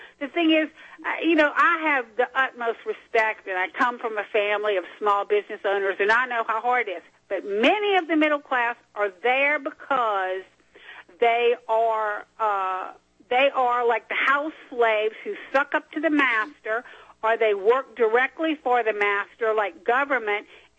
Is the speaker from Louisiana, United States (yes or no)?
yes; Louisiana, United States; and I grew up Republican in Louisiana, too